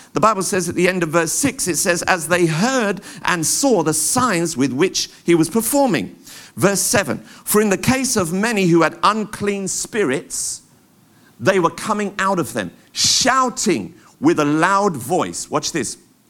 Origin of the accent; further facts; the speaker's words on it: London, United Kingdom; I grew up in Tottenham, London, M15.